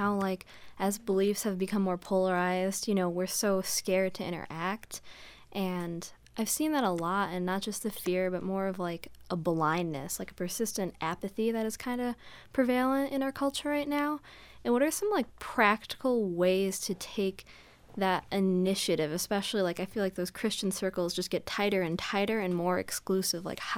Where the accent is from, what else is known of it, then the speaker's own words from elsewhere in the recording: Green Bay, Wisconsin, United States; I'm from Green Bay, Wisconsin.